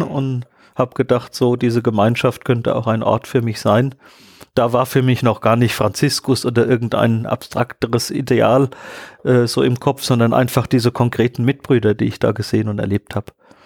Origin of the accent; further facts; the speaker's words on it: Frankfurt am Main, Hesse, Germany; now in Salzburg, Austria; Ich bin jetzt seit 12 Jahren hier in Salzburg, bin seit 25 Jahren Kapuziner. Und komme gebürtig aus Frankfurt am Main.